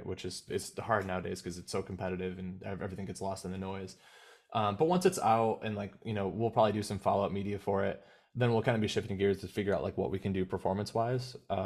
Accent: Waterloo, New York, United States; now in Rochester, United States; we grew up in Waterloo, but I've been living in Rochester for a while, and like that's the bigger city.

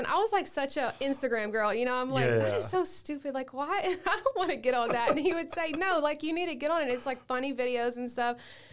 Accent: Lafayette, Louisiana, United States; but I am from Lafayette. I technically was born in Marksville, but we moved here when I was a toddler with my mom. So, yeah, I've been living in Lafayette for 34 years

